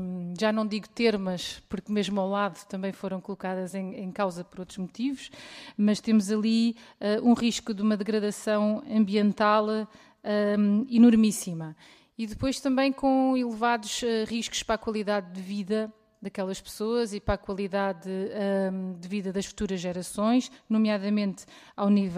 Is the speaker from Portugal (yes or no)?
yes; Leiria, Portugal; eu sou leiriense dos pés à ponta dos cabelos e defendo a região de Leiria sempre